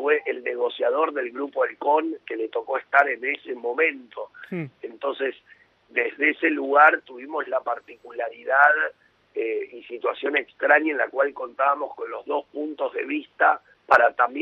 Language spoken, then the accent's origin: Spanish; Argentina; el recuerdo de uno como argentino quedó en la mente de todos